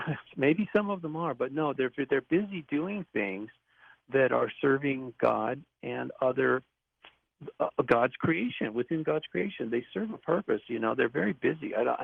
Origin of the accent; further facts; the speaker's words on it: Malibu, California, United States; I got to meet Frank Capra Sr. when I was growing up in Malibu.